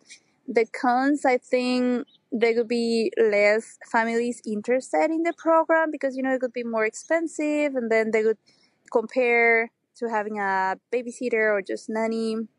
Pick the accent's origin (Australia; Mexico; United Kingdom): Mexico; English is a second language; now in New York City, United States; I'm from Mexico